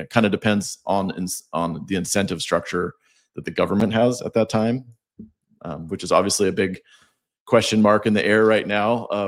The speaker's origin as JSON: {"language": "English", "region": "Washington", "country": "United States", "tie": "born or raised there", "said": "I grew up in Washington State as my co-founder, where it's very wet"}